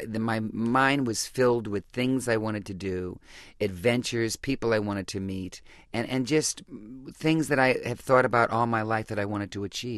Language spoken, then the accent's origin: English; New Orleans, Louisiana, United States; I'm from New Orleans, Louisiana. I grew up without any physical education, because back then it was only sports.